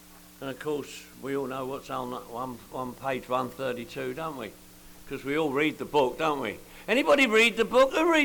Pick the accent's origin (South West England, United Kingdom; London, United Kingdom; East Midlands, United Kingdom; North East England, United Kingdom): London, United Kingdom; I'm from London, England. You probably picked up on that, right? This is the way I speak. Alcohol didn't do this to me, you know what I mean? I'm from Northwest London, and where I come from, everybody drinks.